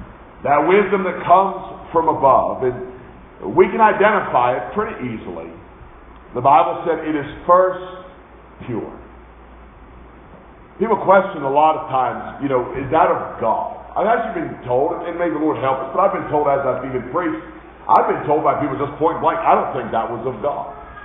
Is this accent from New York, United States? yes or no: no; Kentucky, United States; born there; I was born in Kentucky.